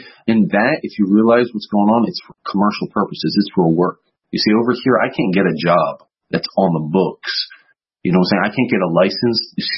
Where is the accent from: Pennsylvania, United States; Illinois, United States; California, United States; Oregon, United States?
Pennsylvania, United States; Philadelphia; now in Greece; I know I told you guys I'm from Philadelphia, but I'm in Europe. I'm in Greece.